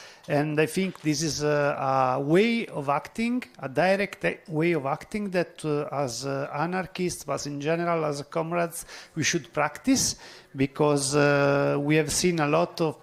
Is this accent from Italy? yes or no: yes; Italy; from Italy.